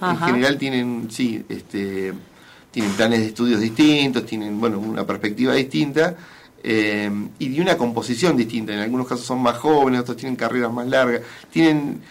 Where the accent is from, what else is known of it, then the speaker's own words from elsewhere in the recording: La Pampa, Argentina; yo soy de La Pampa